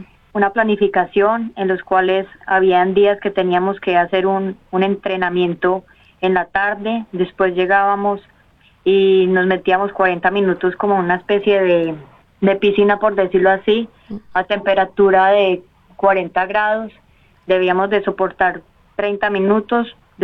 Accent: Medellín, Antioquia, Colombia; De Medellín.

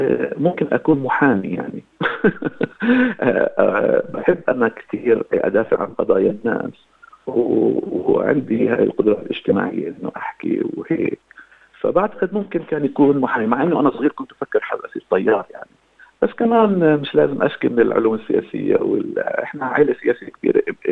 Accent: Nablus, West Bank, Palestine; ولدت في مدينة نابلس عام 1957. الحقيقة كان عمري 10 سنين لما اسرائيل احتلت نابلس، فانا بتذكر هاي الوقائع جيدا.

